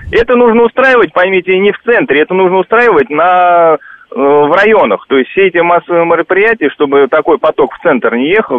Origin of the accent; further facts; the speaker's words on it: Moscow, Russia; мы сами москвичи